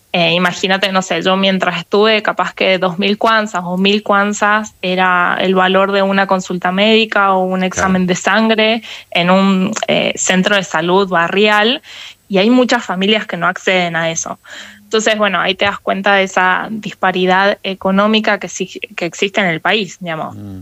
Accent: Argentina; Angola es un país que tiene mucha corrupción, como argentinos también lo sabemos

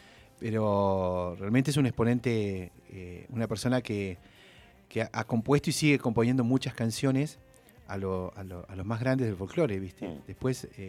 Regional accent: Zapala, Neuquén, Argentina; Vengo de la Ciudad de los Cielos. Pero creo que la gente de Zapala lo reconoce eso, ¿no? Que tenemos un lugar particular donde vivimos, tenemos una belleza natural que todo el tiempo va cambiando

